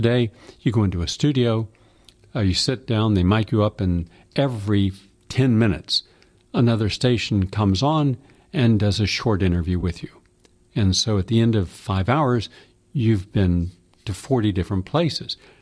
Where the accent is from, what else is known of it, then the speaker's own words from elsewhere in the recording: West Virginia, United States; I'm from West Virginia, and I grew up where if we wanted to get rid of the rust on nails or screws, we would put them in a cup of Coca-Cola overnight.